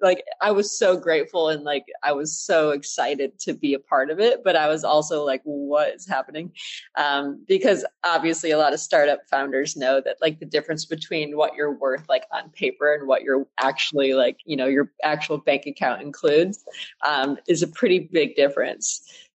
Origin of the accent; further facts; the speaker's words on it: Flint, Michigan, United States; So we had both grown up like very humble beginnings. Like as Joe said, I'm from Flint, Michigan.